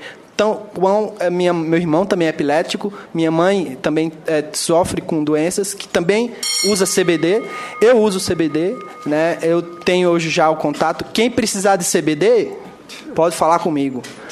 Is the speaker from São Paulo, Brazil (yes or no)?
no; João Pessoa, Paraíba, Brazil; sou de João Pessoa, represento aí